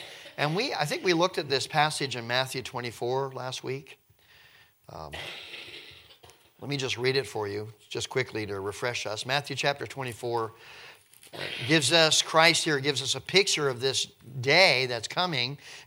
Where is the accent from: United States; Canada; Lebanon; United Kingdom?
Canada; New Brunswick; when life is pretty easy for me as a Canadian living in New Brunswick